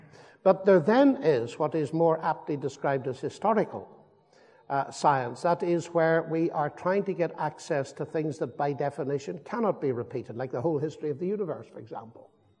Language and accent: English; England, United Kingdom; Yeah, sorry, I'm from England.